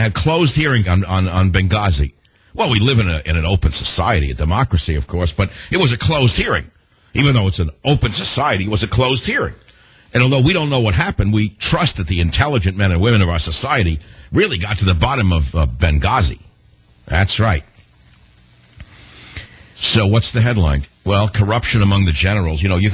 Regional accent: New York City, New York, United States; When I was a kid, growing up in New York, I was enamored of many things, including the West Village, and I'd go into the Village Vanguard to see people like Lenny Bruce.

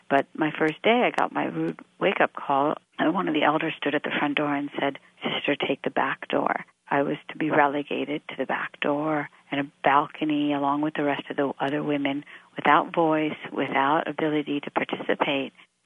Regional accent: India; born there; I was born in India into a conservative Muslim family, became a journalist in my 20s

